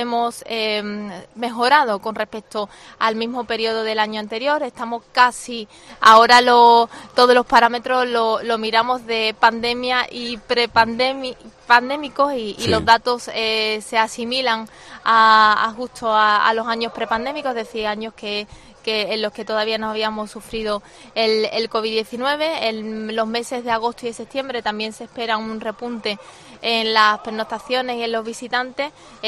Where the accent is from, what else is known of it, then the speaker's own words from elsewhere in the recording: Huelva, Andalusia, Spain; ante todo, somos onubenses y lo que tenemos que pelear y trabajar muy duro por el beneficio de esta tierra